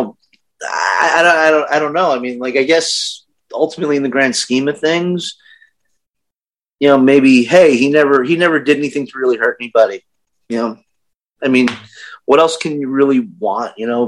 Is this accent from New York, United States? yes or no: yes; Brooklyn, New York, United States; now in Chicago, United States; I'm in the Chicago suburbs right now, yeah.